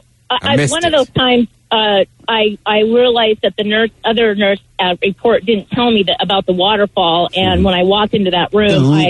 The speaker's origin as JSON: {"language": "English", "region": "California", "country": "United States", "tie": "born or raised there", "moved": "as an adult", "said": "And I grew up in California, but since I moved up here for college, then the whole weather thing was different."}